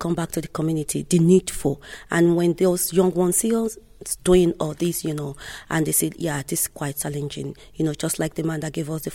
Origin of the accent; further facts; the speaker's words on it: Nigeria; now in Athlone, Ireland; Yes, I'm from Nigeria originally, but I've been living in Ireland for the past 15 years.